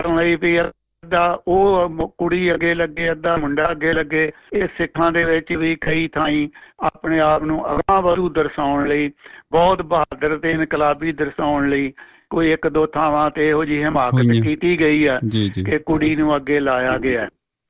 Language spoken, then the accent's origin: Punjabi; Punjab, India; ਮਾਲਵੇ ਦੇ ਵਿੱਚ ਮੈਂ ਵੀ ਬਚਪਨ ਚ ਸੁਣਿਆ ਸੀਗਾ